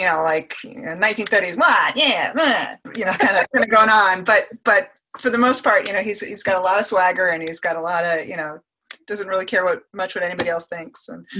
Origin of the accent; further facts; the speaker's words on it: New Hampshire, United States; also born or lived in Minnesota; I grew up in New Hampshire. And then I also lived in Minnesota for a while.